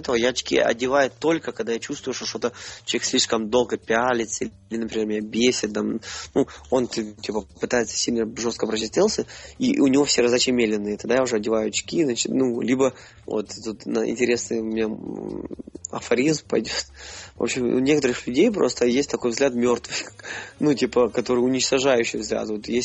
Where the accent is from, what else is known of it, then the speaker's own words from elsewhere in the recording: Ukraine; потому что я из Украины.